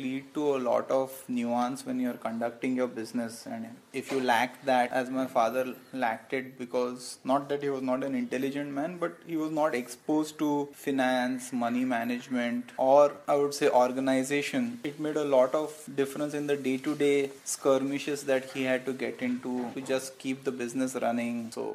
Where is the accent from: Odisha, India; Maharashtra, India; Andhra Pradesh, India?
Maharashtra, India; Bombay; moved away as an adult; also born or lived in Bangalore / Delhi; I come from, I would say, a middle-class background. Born and brought up in Bombay, stayed there for about 21 odd years, followed by 11 odd years in Bangalore, and then 5 plus years in Delhi.